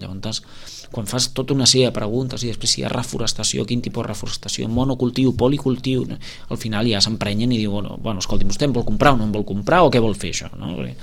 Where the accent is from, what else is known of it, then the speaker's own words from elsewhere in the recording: Girona, Catalonia, Spain; Jo soc gironí, tota la meva família són de Girona